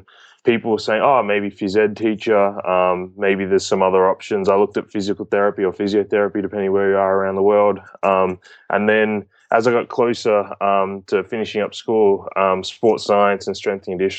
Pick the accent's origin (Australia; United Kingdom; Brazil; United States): Australia; So my background, obviously I'm from Australia, so did all my schooling over there, played Australian football, basketball, cricket